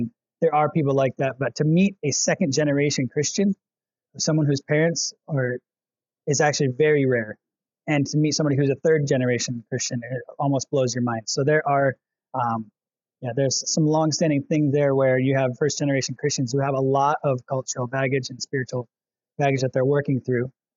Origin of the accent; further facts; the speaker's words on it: Grand Rapids, Michigan, United States; So I'm from Grand Rapids, Michigan.